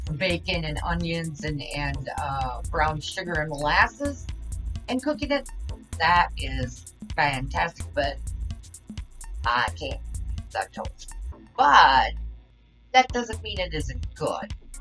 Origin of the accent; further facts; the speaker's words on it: United States; Now, I am an American, and when I started kind of pursuing things UK, I did not know a lot.